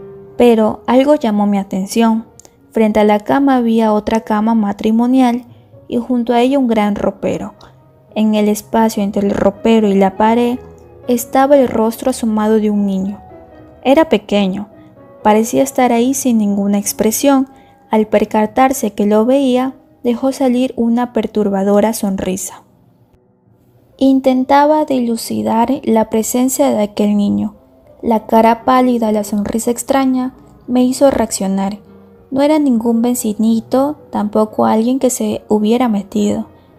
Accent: Ciudad Mante, Tamaulipas, Mexico; now in General Zuazua, Mexico; Vivo en General Suazúa, Nuevo León, pero nací y crecí en Ciudad Amante, en el estado de Tamaulipas, México.

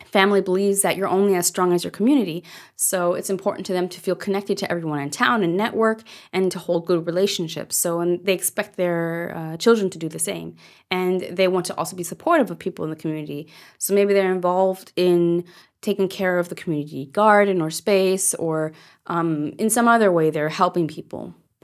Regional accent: Germany; And I'm from Germany, and so I moved to Germany when I was a teenager.

